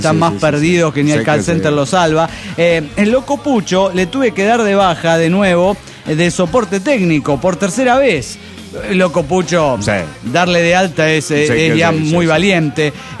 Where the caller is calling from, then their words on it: Nagoya, Aichi, Japan; de Nagoya, Japón.